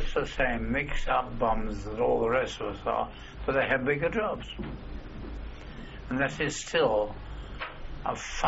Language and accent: English; United Kingdom; one of the great problems with being British is when you're brought up, you believe that there's somewhere a bunch of supermen who run the country.